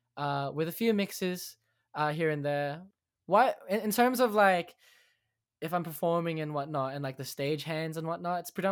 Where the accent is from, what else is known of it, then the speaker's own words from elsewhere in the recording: Mount Druitt, New South Wales, Australia; I come from Western Sydney, so which is a pretty far ways off away from the city. It's called Mount Druitt. It was on the TV show called Struggle Street.